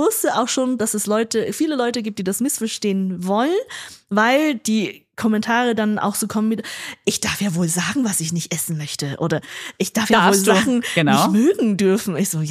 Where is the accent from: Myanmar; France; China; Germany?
China; northern China; wo Menschen eine andere Geschichte erlebt haben als zum Beispiel in Nordchina, wo ich aufgewachsen bin.